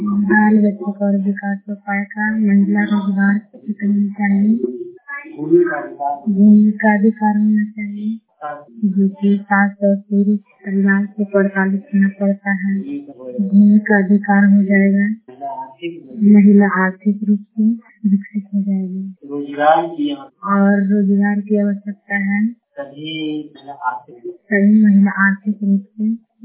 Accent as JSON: {"language": "Hindi", "town": "Nardiganj", "region": "Bihar", "country": "India", "said": "काशी विभाग के रहने वाली हूँ, जिला नवादा प्रखंड नारदीगंज।"}